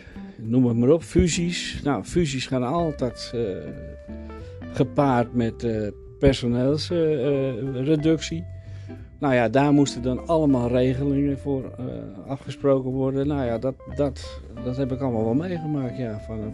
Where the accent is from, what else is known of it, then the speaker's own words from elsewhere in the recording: Haarlem, North Holland, Netherlands; born there; Ook in Haarlem.